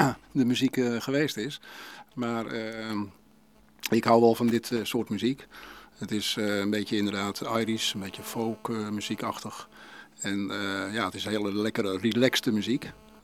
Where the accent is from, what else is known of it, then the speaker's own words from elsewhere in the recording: Hoorn, North Holland, Netherlands; born there; Ik ben geboren in Horen, in het ziekenhuis.